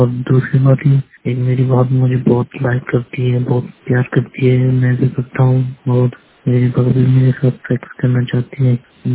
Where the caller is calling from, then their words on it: Chamoli, Uttarakhand, India; मैं जिला चमोली से बोल रहा हूँ। … मेरा गांव का नाम खुनाड़ा है।